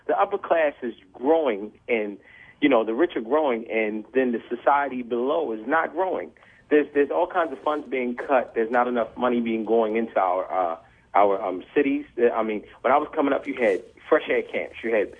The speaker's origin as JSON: {"language": "English", "town": "Baltimore", "region": "Maryland", "country": "United States", "tie": "born or raised there", "said": "I grew up in Baltimore, West Baltimore, then Charles Village, now I live in Northeast Baltimore."}